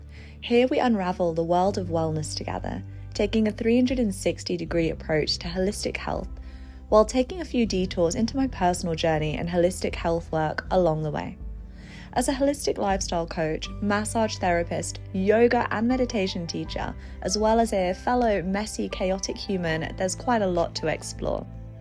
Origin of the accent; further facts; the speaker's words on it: Bermuda; born there; So I was actually born in Bermuda. Not in the UK. I was born in Bermuda. My mum and dad lived there.